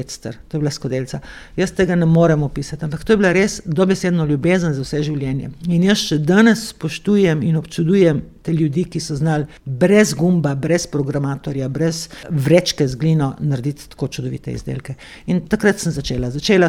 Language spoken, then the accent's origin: Slovenian; Most na Soči, Gorizia, Slovenia; Jaz sem, ker izhajam iz Mosta, oziroma okolice Mosta in v osnovno šolo sem hodila na Most na Soči